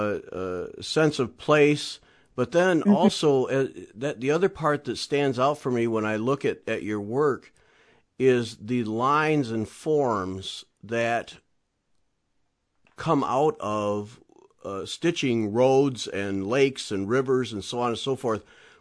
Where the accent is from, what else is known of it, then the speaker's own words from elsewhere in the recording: Michigan, United States; you know, I grew up in a small farm town in Michigan.